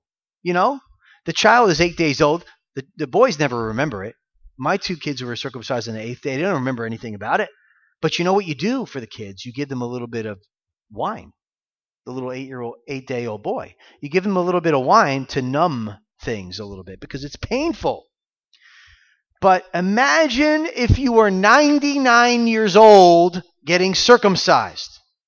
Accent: Florida, United States; I grew up in Florida, but I grew up in Florida in the 1980s and 90s when we had air conditioning.

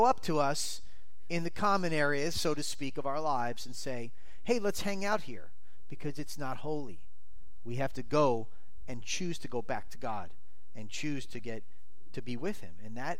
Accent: Florida, United States; so I grew up in Florida, and I know we had the hurricane here a couple of months ago, but I'm used to hurricanes like all the time.

